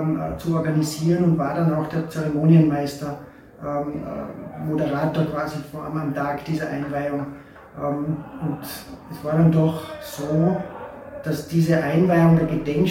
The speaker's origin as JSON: {"language": "German", "town": "Mürzzuschlag", "region": "Styria", "country": "Austria", "tie": "born or raised there", "said": "Ich bin gebürtiger Mürzzuschlager, aufgewachsen in Mürzzuschlag, Schule gegangen in Mürzzuschlag und habe auch dort maturiert."}